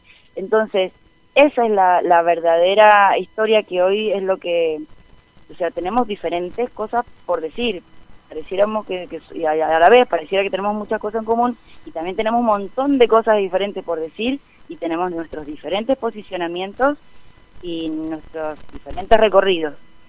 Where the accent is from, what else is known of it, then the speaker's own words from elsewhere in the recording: Mendoza, Argentina; como mujer sudamericana, como mujer mendocina, hoy, aquí y ahora